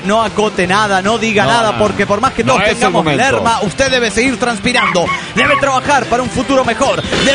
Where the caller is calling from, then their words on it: Mexico City, Mexico; del DF mexicano.